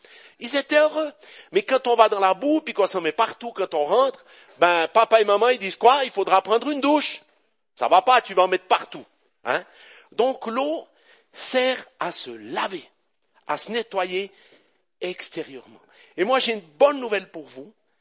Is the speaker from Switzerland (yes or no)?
yes; Val-de-Ruz, Neuchâtel, Switzerland; born there; Je suis né au Val-de-Rue, d'une famille d'agriculteurs, donc j'aime la terre.